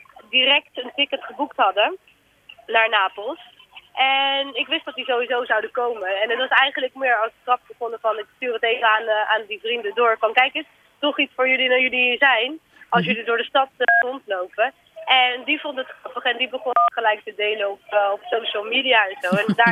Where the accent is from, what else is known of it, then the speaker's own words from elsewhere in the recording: Rotterdam, South Holland, Netherlands; Ja, ik kom uit Rotterdam natuurlijk.